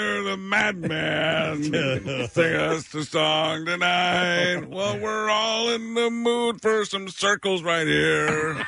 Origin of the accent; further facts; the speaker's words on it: Milwaukee, Wisconsin, United States; I grew up in Milwaukee, which is 5 hours away.